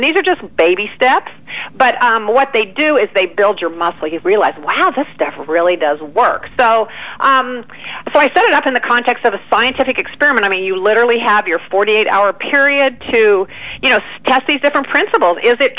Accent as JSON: {"language": "English", "region": "Kansas", "country": "United States", "said": "I mean, I'm a kid from Kansas."}